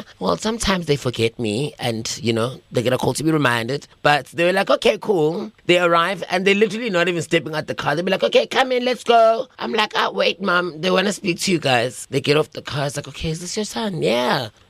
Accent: Umlazi, KwaZulu-Natal, South Africa; born there; I was born in Umlazi.

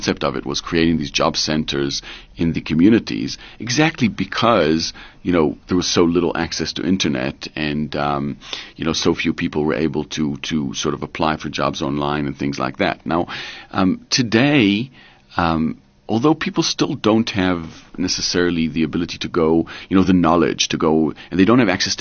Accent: Israel; moved away as an adult; So my parents moved here when I was probably 19. So I grew up in Israel

